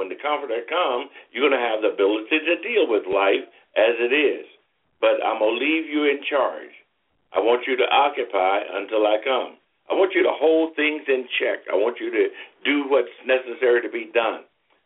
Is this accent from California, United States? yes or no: no; Alabama, United States; I'm born and raised in Alabama, and, you know, we didn't have much